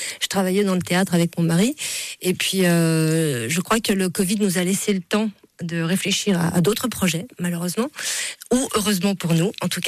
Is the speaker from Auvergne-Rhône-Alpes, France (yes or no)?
no; Grand Est, France; moved away; On vient des Vosges, nous, au départ. Et puis, voilà, on s'est un petit peu expatriés.